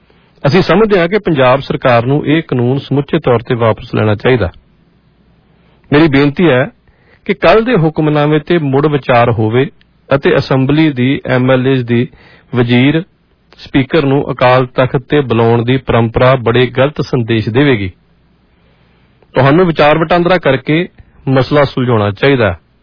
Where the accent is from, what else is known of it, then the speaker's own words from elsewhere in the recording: Pakistan; now in India; ਮੈਂ ਪਾਕਿਸਤਾਨ ਤੋਂ ਆਏ ਰਿਫਿਊਜੀਆਂ ਦੇ ਵਿਚ ਸ਼ਾਮਲ ਹਾਂ।